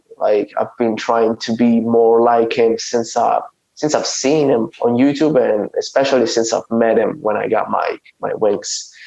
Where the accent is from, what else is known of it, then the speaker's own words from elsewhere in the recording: Italy; English is a second language; I will go with pizza, especially because I'm from Italy. I think I owe that to my land, pizza, okay.